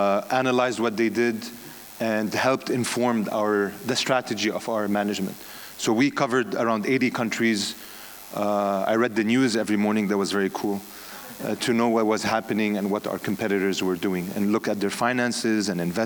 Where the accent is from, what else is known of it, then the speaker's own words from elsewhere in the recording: Saudi Arabia; So I grew up in Saudi Arabia in a house church with people from different faith backgrounds, Presbyterians, Brethren, Baptists. So we were broad evangelical.